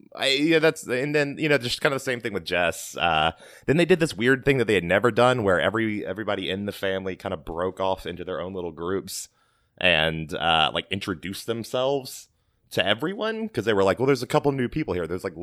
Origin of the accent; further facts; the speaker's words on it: Alabama, United States; also born or lived in Louisiana; No, I, yeah, so I grew up in a combination of Louisiana and Alabama. I went to high school in Alabama. My family all still lives in Alabama.